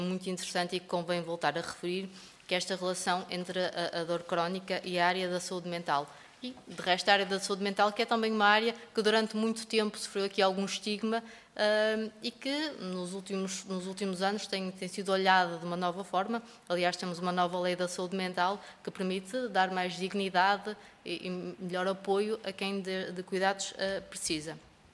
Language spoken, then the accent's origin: Portuguese; Santo Tirso, Norte, Portugal; sou de Santo Tirso